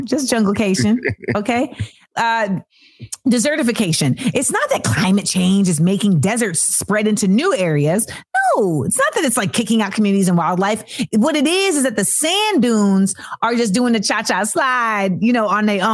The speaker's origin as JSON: {"language": "English", "region": "Florida", "country": "United States", "tie": "born or raised there", "said": "Because when I was growing up in Florida, we was learning all about the limestone water table and how Florida gonna go underwater."}